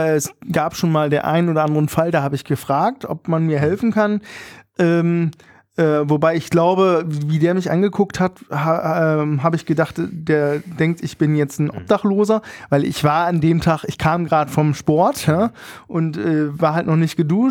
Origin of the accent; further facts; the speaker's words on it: Berlin, Germany; wir sind Berliner